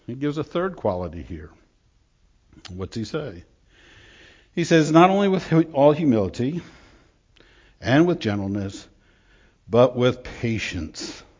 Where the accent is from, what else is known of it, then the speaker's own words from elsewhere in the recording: Washington, District of Columbia, United States; also born or lived in North Dakota; We lived in North Dakota. I grew up in Washington, D.C. area. I've never lived in the rural area at all.